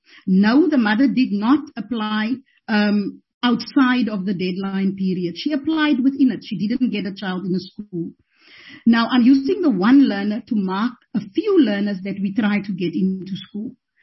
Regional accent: Western Cape, South Africa; particularly because I'm from the Western Cape

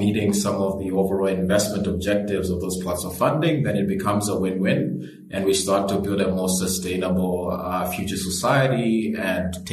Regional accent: Malawi; So I come from Malawi, which is one of the poorer countries on the continent.

